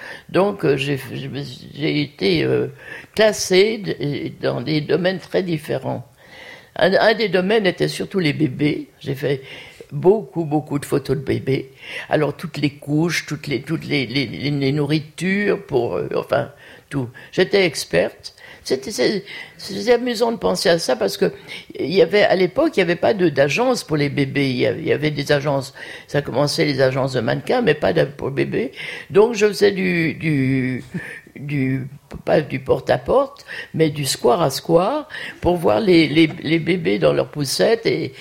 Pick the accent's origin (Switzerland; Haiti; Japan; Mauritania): Switzerland; Geneva; moved away; quand j'ai quitté Genève, ma ville d'où je venais, là, ma cousine m'avait dit, va à New York, je connais quelqu'un qui fait de la photo.